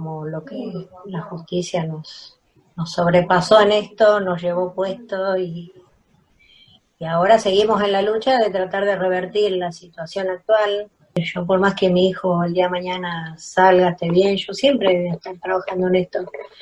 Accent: San Isidro, Buenos Aires Province, Argentina; soy de San Isidro y soy mamá

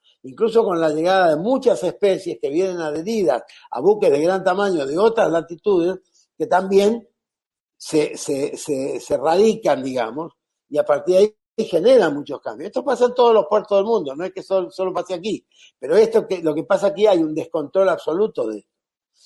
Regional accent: Chaco, Argentina; Yo vengo de familia de marinos. Mi papá llegó al Chaco y nosotros, yo soy chaqueño, vivimos acá porque mi viejo vino con la flota fluvial del Estado argentino

